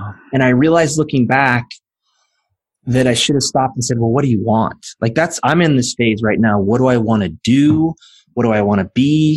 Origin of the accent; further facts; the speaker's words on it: California, United States; So I grew up in the Central Valley right here in the middle of California, and there's oranges all over the place.